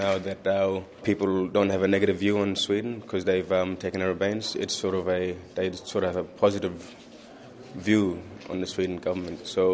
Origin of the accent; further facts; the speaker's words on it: Fitzroy Crossing, Western Australia, Australia; I come from Fitzroy Crossing in Western Australia.